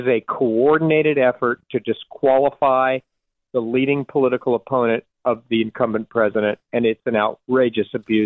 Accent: Atlanta, Georgia, United States; down here in my hometown of Atlanta, Georgia

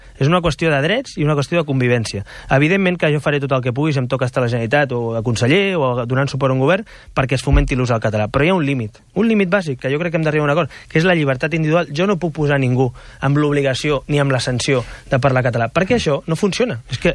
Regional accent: Catalonia, Spain; I jo crec que molts catalans ni som catalanistes ni espanyolistes. Simplement som catalans, som espanyols

